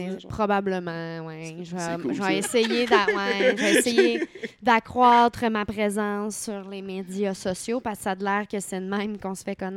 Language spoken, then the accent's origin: French; L'Assomption, Quebec, Canada; Ouais, je viens de l'Assomption.